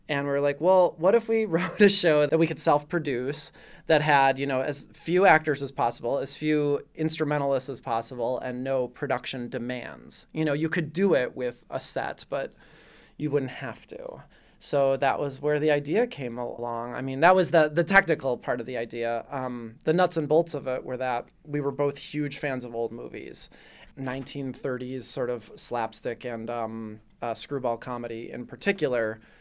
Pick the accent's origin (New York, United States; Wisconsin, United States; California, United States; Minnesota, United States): Wisconsin, United States; so I'm from Wisconsin originally.